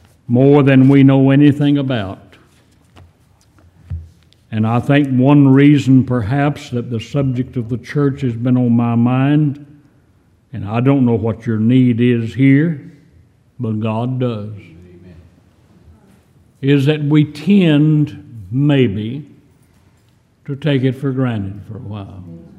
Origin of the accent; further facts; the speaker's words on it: Texas, United States; I grew up out in West Texas